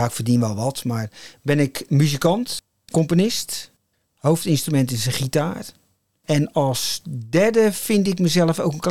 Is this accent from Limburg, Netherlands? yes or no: no; Maassluis, South Holland, Netherlands; geboren en getogen in Maassluis in 1958. Vlak bij de veerpont die onlangs weer is gaan varen.